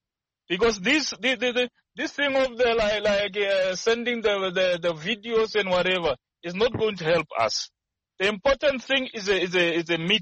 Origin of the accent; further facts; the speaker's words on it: Limpopo, South Africa; Look, for my side, me, I'm from Limpopo. So Limpopo is very rare to see something like this.